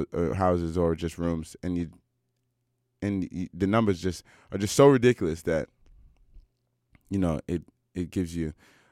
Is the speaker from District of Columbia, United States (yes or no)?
yes; Washington, District of Columbia, United States; now in Vancouver, Canada; Listen, like me, I'm from Washington, D.C., and it's not unusual to pay $1,500, $1,600 for a real trash one-bedroom apartment.